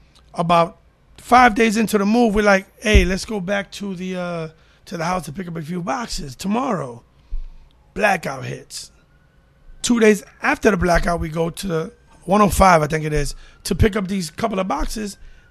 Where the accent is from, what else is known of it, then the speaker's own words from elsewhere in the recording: New York, United States; 104th Street between Columbus and Amsterdam.